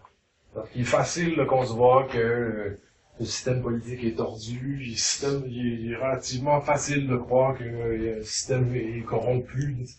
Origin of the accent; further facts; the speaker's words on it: Quebec, Canada; on l'attrape assez bien à Montréal, puis dans les cantons de l'Est où je viens aussi